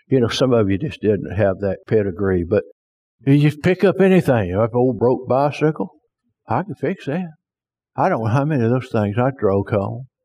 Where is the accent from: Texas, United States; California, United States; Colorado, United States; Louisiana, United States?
Louisiana, United States; Spring Hill; I was raised in Spring Hill, Louisiana, and if you said stuff you shouldn't say, you didn't come in here and get a switch.